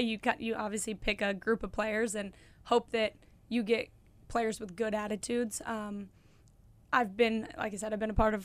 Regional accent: Littleton, Colorado, United States; I did, yep. Littleton, Colorado. Went to University of Denver.

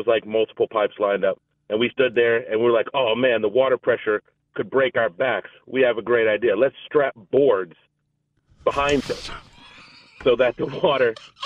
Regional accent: Oregon, United States; I grew up in Oregon, and there's a lot of dams.

